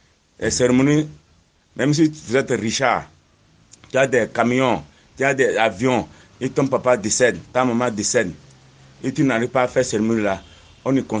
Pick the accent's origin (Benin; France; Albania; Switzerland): Benin; Ouaké, Donga; Je suis béninois, département de la Donga, commune de Waké, arrondissement de Tchalanga, et en même temps chef du village de Majatone.